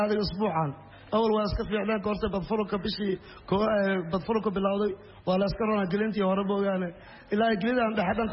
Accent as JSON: {"language": "Somali", "town": "Jowhar", "region": "Middle Shabelle", "country": "Somalia", "moved": "as an adult", "lives_now": "Bosaso, Somalia", "said": "gobolka Shabeellaha Dhexe Jowhar baan ka imid. adu waxaan imid halkaan 2011 baa imid halka Boosaaso."}